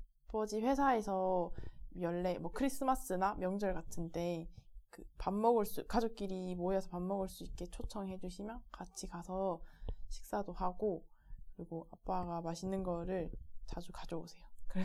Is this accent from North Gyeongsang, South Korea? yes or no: yes; Gyeongju, North Gyeongsang, South Korea; 일단 저는 동국대 병원에서 태어났고 부모님 세대부터 계속 경주에 있어서 경주가 굉장히 익숙한 곳이고 그리고 또 경주에서 태어나서 집 근처에 있는 흥목초등학교를 다녔고 그리고 난 다음에 경주여중, 경주여고를 나왔는데